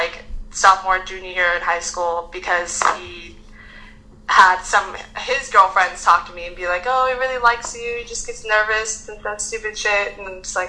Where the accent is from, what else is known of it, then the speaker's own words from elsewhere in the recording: Irvine, California, United States; I'm from Orange County. I'm from Irvine.